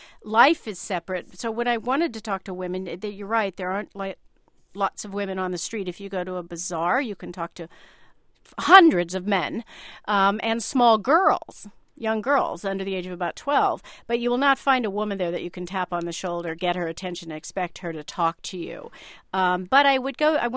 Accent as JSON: {"language": "English", "region": "West Coast", "country": "United States", "said": "Of course, I come from the West Coast like you, Linda."}